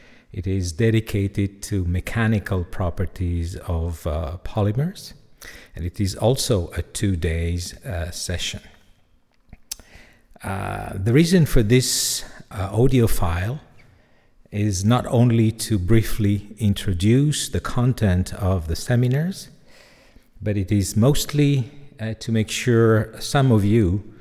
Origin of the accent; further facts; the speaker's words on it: Italy; English is a second language; now in Belgium; English is my third language. I'm Italian and I live in Belgium, where I speak French every day and with the family. So English is my third language.